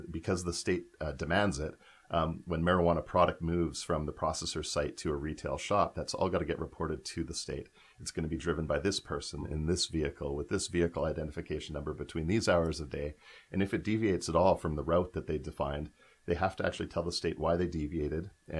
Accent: Saskatchewan, Canada; I grew up in Saskatchewan, so it's a completely different feel in terms of this in the Prairie Provinces

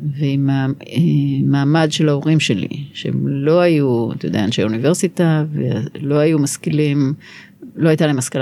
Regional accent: Jerusalem, Jerusalem District, Israel; אני יחסית גדלתי בבית נוח, כן? הם גדלו במוסררה, אני גדלתי בשבה גרמנית, נגיד, הם היו בשכונת ספר, אני פחות בשכונת ספר, אבל הפערים הכלכליים בינינו לא היו נורא נורא נורא גדולים, בין המשפחה שלי למשפחות של הפנתרים.

